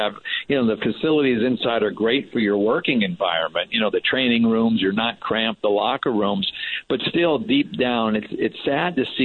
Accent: New England, United States; I mean, I grew up in New England, as you know, and of course I was a Red Sox fan growing up, so I wasn't real fond of the Yankees.

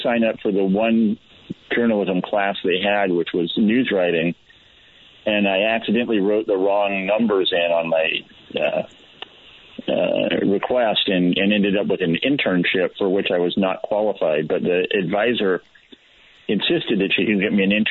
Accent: Modesto, California, United States; I was born and raised in Modesto, and I always liked media.

